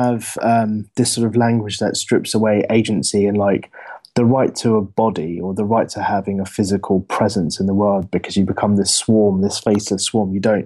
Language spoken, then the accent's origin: English; London, United Kingdom; I always just tell them I'm from London, because the truth is much more complex than they would be able to understand.